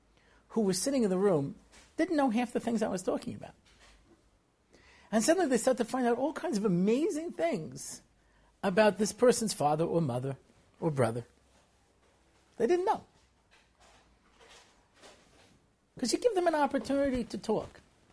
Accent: Israel; now in United States; You know, I was from Eretz Yisrael and I came to America.

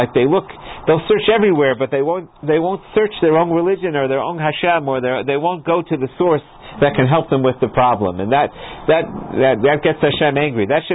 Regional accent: Ohio, United States; Where I grew up in Ohio, if a child was went to shul a lot, the conservative Reform would send him over to the Orthodox

